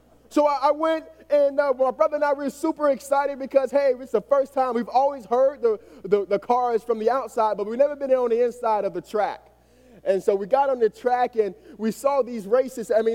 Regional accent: Miami, Florida, United States; I grew up in Miami, and that's where I was born and raised.

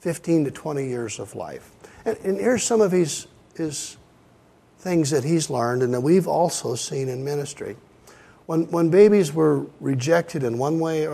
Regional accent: Anchorage, Alaska, United States; a traveling pastor, came through my hometown in Anchorage

